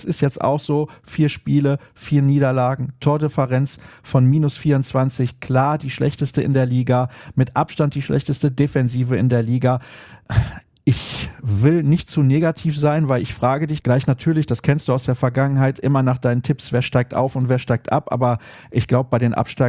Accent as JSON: {"language": "German", "town": "Solingen", "region": "North Rhine-Westphalia", "country": "Germany", "tie": "born there", "said": "Und ich als gebürtiger Solinger würde mich übrigens nicht beschweren, wenn"}